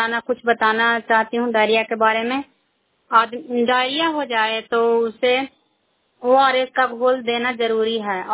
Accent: India; मैं करार ब्लॉक से बिलोंग करती हूँ।

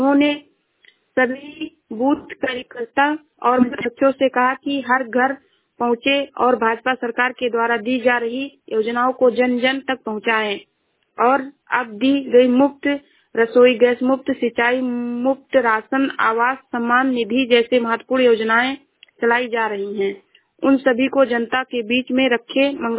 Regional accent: Uttar Pradesh, India; मैं जिला श्रावस्ती से हूँ।

